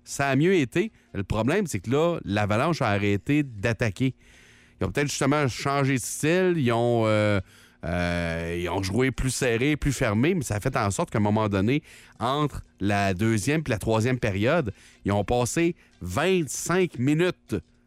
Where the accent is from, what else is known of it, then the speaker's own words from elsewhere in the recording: Gatineau, Quebec, Canada; Moi, je suis quelqu'un de Gatineau.